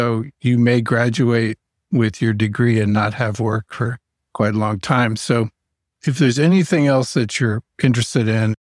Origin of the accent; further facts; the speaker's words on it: Washington, D.C. area, United States; also born or lived in Chapel Hill, North Carolina; And I was born in the university hospital there while he was getting his master's. And he graduated shortly after that, and we moved to the D.C. area.